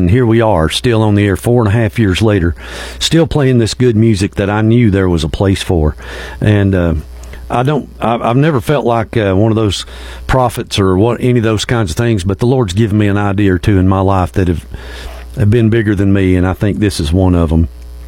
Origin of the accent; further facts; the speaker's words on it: Canton, North Carolina, United States; plus whoever's listening here in my hometown of Canton, North Carolina, the paper town, through WPTL Radio, the great station here in Canton.